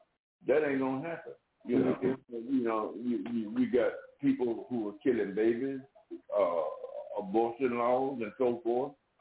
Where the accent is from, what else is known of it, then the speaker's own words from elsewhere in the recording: Mississippi, United States; I'm, like I said at the beginning of the program, I'm from Mississippi. And if a young lady became pregnant out of wedlock, she had to leave town because of the shame.